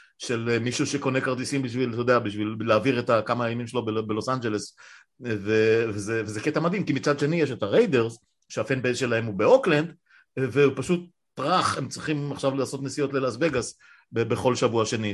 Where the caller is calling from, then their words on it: Hod HaSharon, Central District, Israel; אני יודע, מהוד השרון מדבר איתך.